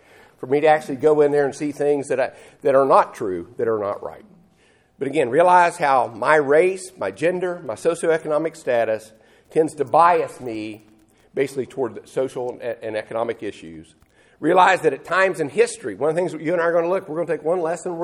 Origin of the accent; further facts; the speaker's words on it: West Virginia, United States; I found that interesting when I grew up in West Virginia.